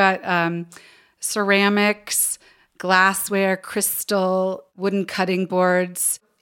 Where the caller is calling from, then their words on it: Park City, Utah, United States; I'm calling from Park City, Utah